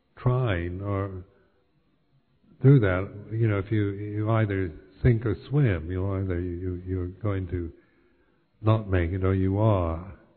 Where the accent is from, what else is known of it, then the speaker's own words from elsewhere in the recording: United States; And being an American, you're not very good at that.